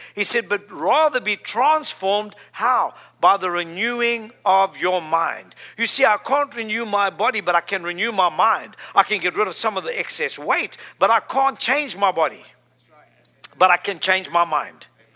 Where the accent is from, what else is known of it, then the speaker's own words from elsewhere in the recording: South Africa; I mean, I'm from Africa. Come on. I'm from the lowest part in Africa. Like Lodabar, I'm from South Africa. I mean, south. If you'd pushed me another foot, I was in the ocean.